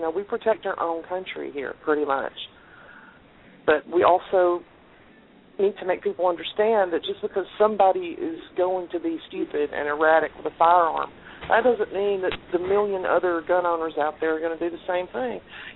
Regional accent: United States; All I have to say is I'm an American.

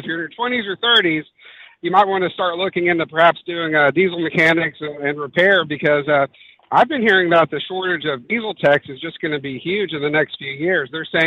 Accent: Atlanta, Georgia, United States; my home state of Georgia, I'm from North Atlanta.

